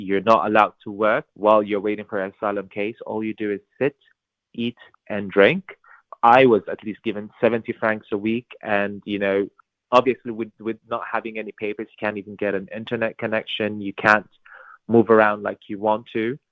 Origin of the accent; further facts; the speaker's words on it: Saudi Arabia; born there; English is a second language; I was born in Saudi Arabia. My parents were also people that actually fled the war back in Eritrea.